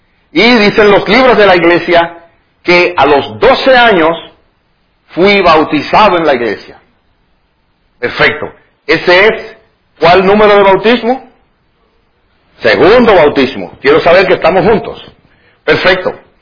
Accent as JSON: {"language": "Spanish", "country": "Dominican Republic", "said": "Hubo una revolución en mi país en el año 1965. Y en esa guerra civil había tanta muerte, tanta sangre, tanta necesidad."}